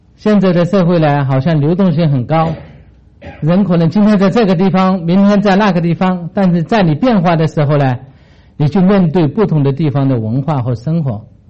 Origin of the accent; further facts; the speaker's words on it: China; 因为我们是华人，我们是中国人，我们有几千年的历史